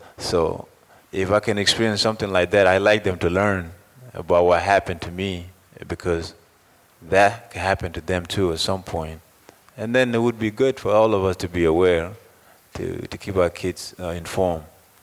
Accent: Sudan; born there; English is a second language; In my case, I was born in Sudan, and so many things happen in our country

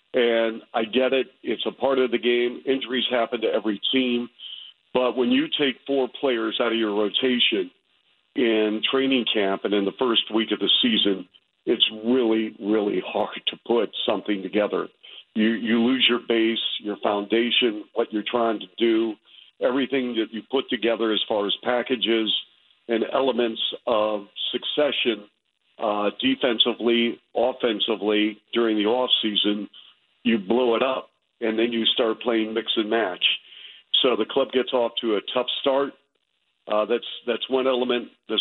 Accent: Seattle, Washington, United States; And I'm from Seattle, so a number of people come down from Seattle in the Bellevue area

